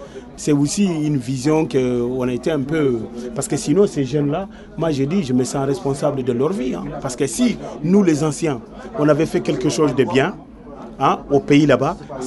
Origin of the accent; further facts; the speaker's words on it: Mali; Je viens du Mali là, tu vois.